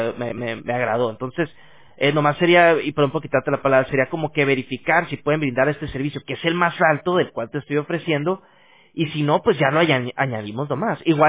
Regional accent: Tijuana, Baja California, Mexico; Yo soy de Tijuana, pero mi familia, son mi abuelo era de Sinaloa.

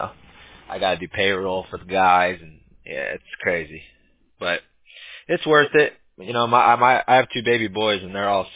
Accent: United States; Yeah, no, I'm from the States. We're all from the States.

